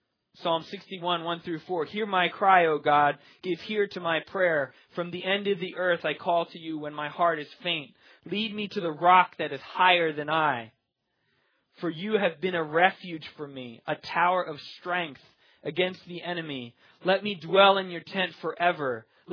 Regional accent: Philadelphia, Pennsylvania, United States; It's just growing up in Philadelphia is just kind of a something that you

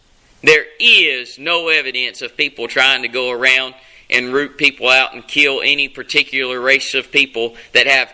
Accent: Hattiesburg, Mississippi, United States; If you listen to the news media, you'd think it was 8,000 people in my hometown of Hattiesburg.

